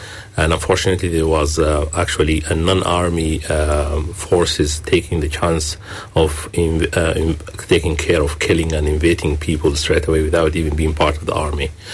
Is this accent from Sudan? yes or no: yes; Sudan; now in Ireland; we are originally from Sudan